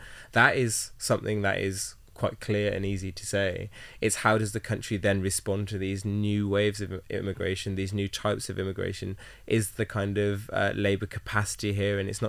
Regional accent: United Kingdom; for people like both of us who are British people but have an intricate history all around the world, I've got Jamaica, Ghana, Ind

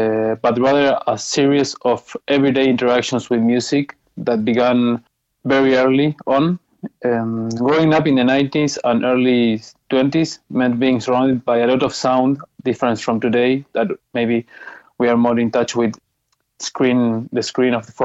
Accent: Argentina; Growing up in Argentina, with its rich and dynamic electronic music scene

